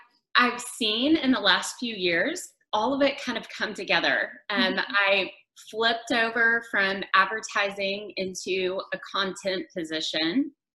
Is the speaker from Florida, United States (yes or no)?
no; Tennessee, United States; now in Houston, United States; I grew up in Tennessee. Now I'm living in Houston and have been for almost 8 years now.